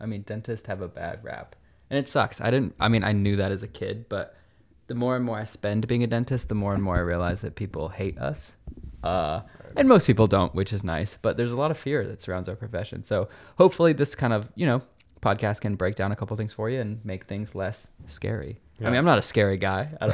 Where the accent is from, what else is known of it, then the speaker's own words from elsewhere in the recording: Florida, United States; now in Portland, United States; And then, so I grew up in Florida. So this is completely different to me, and I love it every single day. It's way better. It rains a lot, but I love rain.